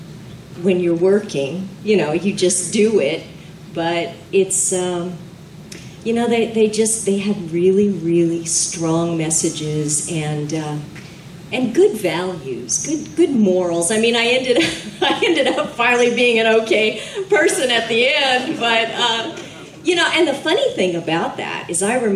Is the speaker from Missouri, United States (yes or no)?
no; Hollywood, California, United States; I grew up in Hollywood, went to school at the studios, did some incredible shows.